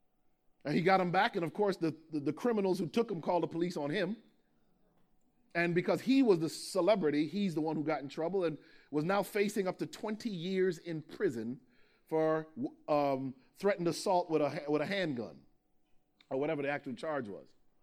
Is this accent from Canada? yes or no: no; Jamaica; we're Jamaican, so he came out with a machete.